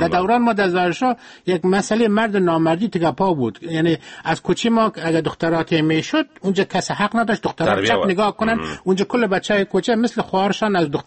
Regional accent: Afghanistan; افغان هستیم. افغان یعنی چی؟ افغان یعنی هم پشتون هم ازبک هم ترکان هم هزاره، کل ما هستیم، کل ما افغان هستیم.

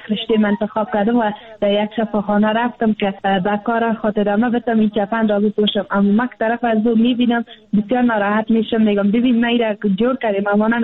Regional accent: Afghanistan; ما از افغانستان هستیم، افغان هستیم.

